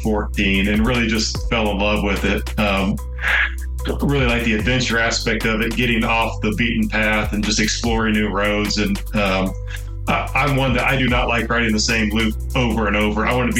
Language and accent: English; Terre Haute, Indiana, United States; So I grew up in Terre Haute, born and raised there all the way until college. My parents still live there, so get to the Terre Haute area quite a bit.